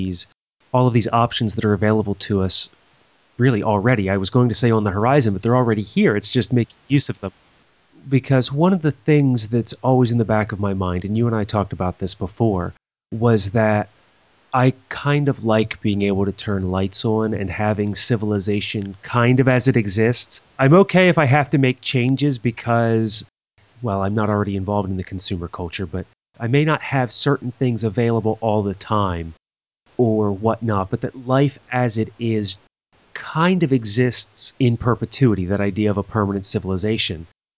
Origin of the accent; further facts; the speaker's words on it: United States; I'm an American, I got all of these privileges